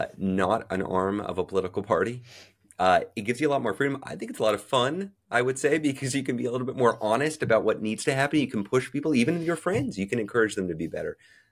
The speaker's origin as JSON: {"language": "English", "region": "Texas", "country": "United States", "tie": "born or raised there", "said": "I think about my home state in Texas."}